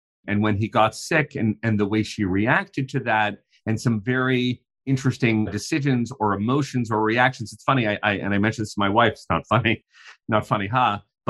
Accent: Canada; I grew up in Canada

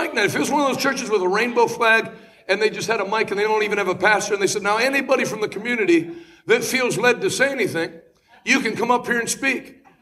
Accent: Maine, United States; I grew up in Maine. Maine is East Coast Washington.

